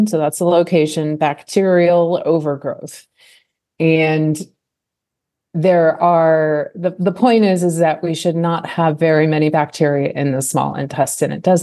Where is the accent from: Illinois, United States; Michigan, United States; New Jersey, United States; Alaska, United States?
Alaska, United States; I grew up in Alaska with mountain spring water that we'd go fill the jugs. We were a commercial fishing family.